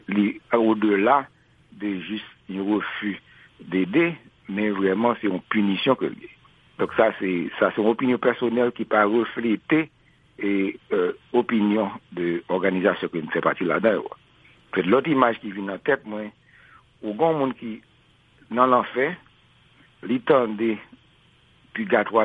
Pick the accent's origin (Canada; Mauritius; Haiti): Haiti; les choquants, les révoltants, les humiliants en tant que haïtien pour être traité pareil ou comme ça